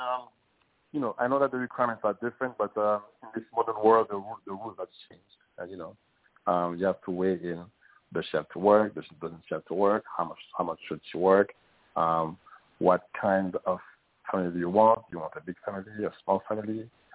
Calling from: France; calling from France.

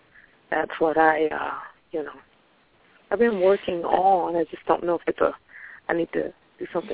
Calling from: Tallahassee, Florida, United States; I'm calling from Florida.

